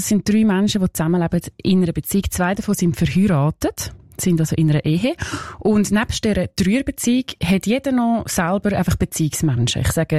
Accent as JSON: {"language": "German", "region": "Nidwalden", "country": "Switzerland", "tie": "born or raised there", "said": "Ich habe das Gefühl, ich bin so ein bisschen unkonventionell aufgewachsen. Also meine Eltern sind eigentlich von Zürich, Stadtzürcher, und sind dann auf Nidwalden gezogen, eben auf in ein kleines Berg"}